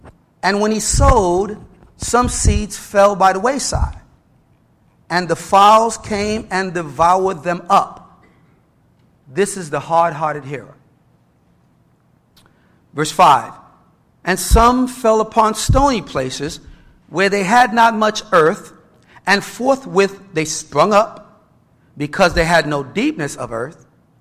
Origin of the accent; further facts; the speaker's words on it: New York, United States; My excuse is I'm from New York, and I can't pronounce my THs or my Rs very well.